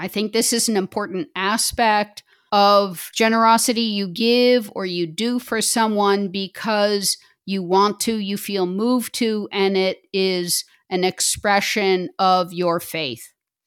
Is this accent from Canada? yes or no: no; United States; moved away as an adult; now in Berlin, Germany; I myself was a stranger in a strange land. I'm American. And having moved to Berlin, I really felt the stress of living in a foreign country in another language, which I spoke.